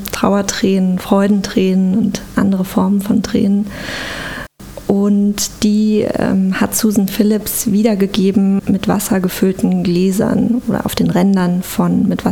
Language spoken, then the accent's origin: German; Düsseldorf, North Rhine-Westphalia, Germany; also born or lived in Duisburg; ich bin in Duisburg geboren, aber nur durch Zufall. Ich bin in Düsseldorf aufgewachsen. Meine Eltern wollten nur in dieses Krankenhaus fahren in Duisburg. Also ich bin eigentlich schon, man könnte auch sagen, ich wäre in Düsseldorf geboren.